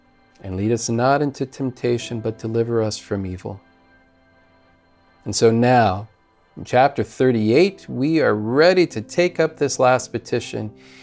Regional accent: Charlotte, North Carolina, United States; from Charlotte, North Carolina, and it's a pleasure to be with you once again.

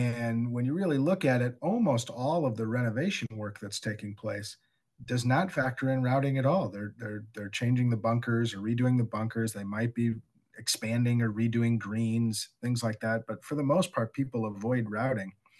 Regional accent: Madison, Wisconsin, United States; I grew up in Madison, Wisconsin, and went to the University of Wisconsin, majored in landscape architecture

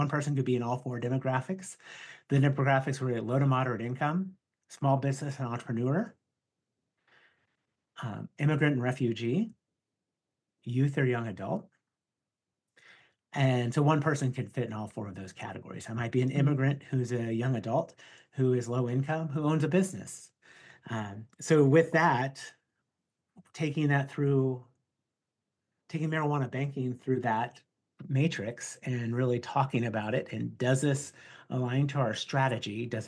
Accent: Oklahoma, United States; You know, I'm from Oklahoma and I call the road a turnpike

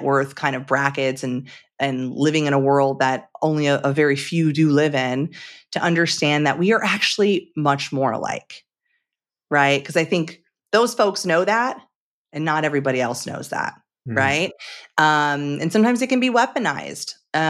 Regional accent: California, United States; now in Washington, United States; But I'm a Southern California girl. I grew up in SoCal my whole life. And back in 2013, I moved here and I was a fish out of water.

